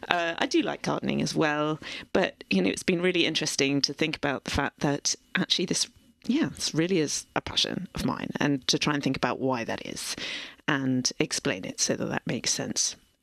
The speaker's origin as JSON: {"language": "English", "region": "East of England", "country": "United Kingdom", "also_born_or_lived": "Norfolk", "lives_now": "Cambridge, United Kingdom", "said": "Well, we'd lived there. No, not originally. I'm from Hertfordshire originally."}